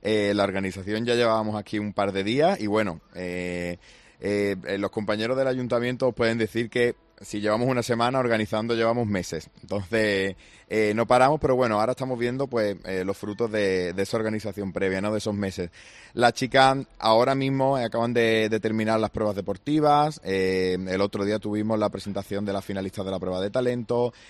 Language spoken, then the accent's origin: Spanish; Andalusia, Spain; nosotros, la directiva de RNB, somos malagueños, somos de aquí de la provincia